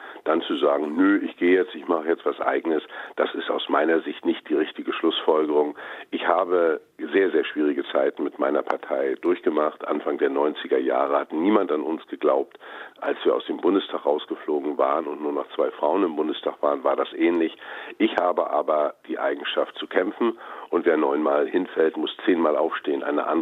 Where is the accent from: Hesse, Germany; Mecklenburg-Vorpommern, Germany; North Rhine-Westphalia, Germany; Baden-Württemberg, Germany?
Mecklenburg-Vorpommern, Germany; Schauen Sie, in meinem Heimatland regiert erfolgreich in Mecklenburg-Vorpommern eine rot-rote Koalition.